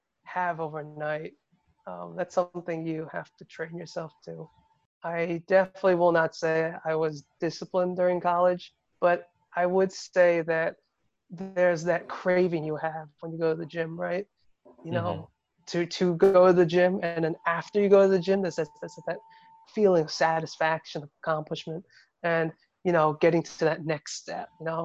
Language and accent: English; Staten Island, New York, United States; I grew up in the most probably Jewish slash Italian neighborhood in Staten Island.